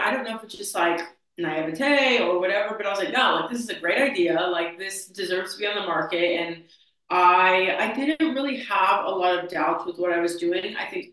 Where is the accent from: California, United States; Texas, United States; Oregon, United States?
California, United States; So I'm from California. I grew up in like a small town on the Central Coast, which is like halfway between LA and the Bay.